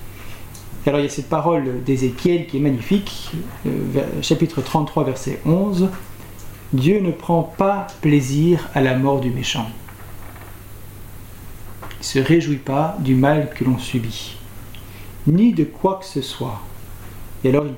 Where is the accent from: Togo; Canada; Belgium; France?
Belgium; peut-être qu'on a du mal à le comprendre en tant que Belge